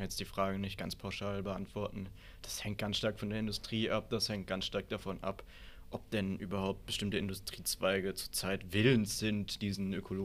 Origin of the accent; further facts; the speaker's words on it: Rhineland-Palatinate, Germany; Ich komme aus der Südpfalz